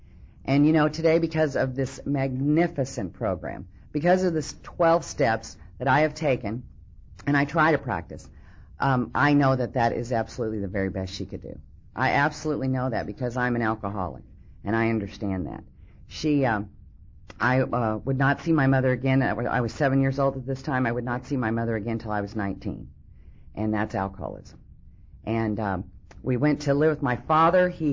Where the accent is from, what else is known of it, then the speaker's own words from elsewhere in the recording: Oklahoma, United States; born there; I was born in Oklahoma to two normal alcoholic parents.